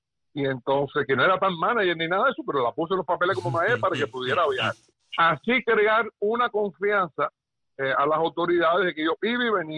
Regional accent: Cuba; Y entonces, como buen cubano

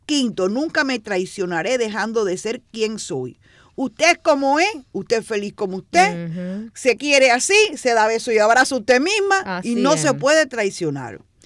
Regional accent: Cuba; como decimos cubanos

